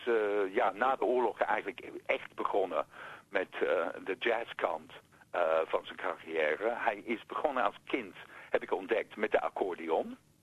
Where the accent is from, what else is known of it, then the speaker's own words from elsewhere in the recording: United States; Dutch is a second language; Als Amerikaan zijnde en gewend zijn aan Amerikaanse Hollywood-producties.